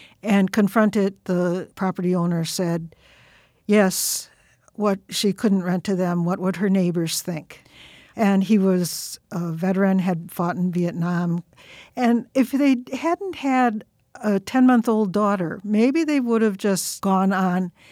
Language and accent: English; Oklahoma, United States; I grew up on 44th in Oklahoma, lived pretty much in that white Catholic community